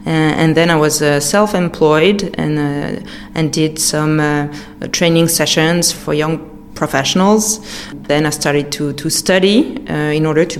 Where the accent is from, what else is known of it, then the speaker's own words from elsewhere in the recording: Saint-Brieuc, Brittany, France; accent: American; English is a second language; moved away as an adult; I was raised in Saint-Brieuc. And then afterwards, I went to the US to study. And that's where I learned American English.